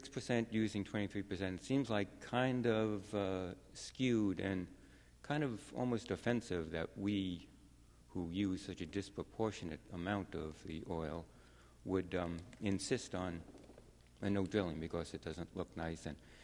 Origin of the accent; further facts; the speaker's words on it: Damariscotta, Maine, United States; But I'm from Damariscotta, so hi, neighbor.